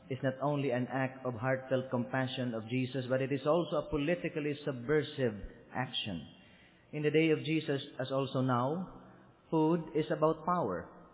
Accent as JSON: {"language": "English", "country": "Philippines", "said": "That is a big problem also in my home country. In the Philippines"}